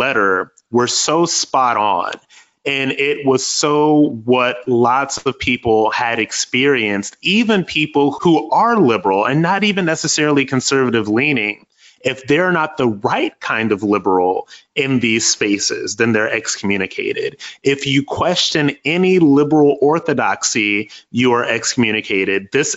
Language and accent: English; Akron, Ohio, United States; I'm from West Akron, Ohio. This is a city in Ohio. We're about 98.6% Black, I believe. I come from a single-parent household.